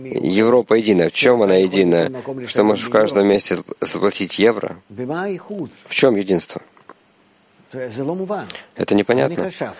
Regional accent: Lithuania; now in Israel; Я сам из Литвы приехал в Израиль 40 с чем-то лет тому назад.

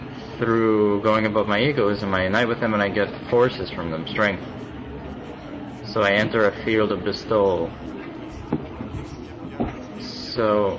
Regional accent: Moscow, Russia; from Moscow.

